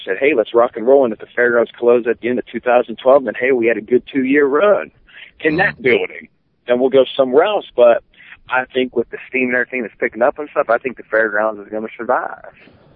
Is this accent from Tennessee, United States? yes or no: yes; Nashville, Tennessee, United States; your show is going to be in Nashville, my hometown.